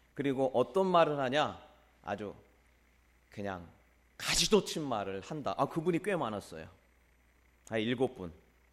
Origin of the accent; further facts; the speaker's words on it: Chungcheong, South Korea; 제가 충청도 사람이라 웬만하면 화안 내거든요.